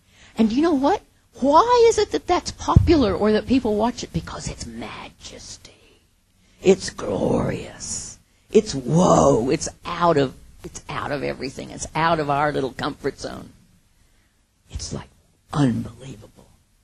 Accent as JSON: {"language": "English", "region": "Oklahoma", "country": "United States", "tie": "born or raised there", "said": "Now, I grew up in Oklahoma, which is the land of tornadoes."}